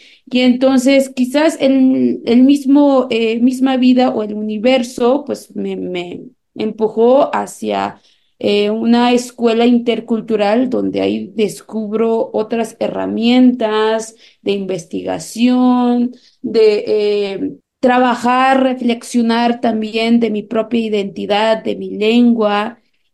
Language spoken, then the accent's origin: Spanish; Chenalhó, Chiapas, Mexico; de mi familia de Naranjatic, Alto, de municipio Chenaló, Chiapas, donde soy originaria. Soy mujer tzotzil.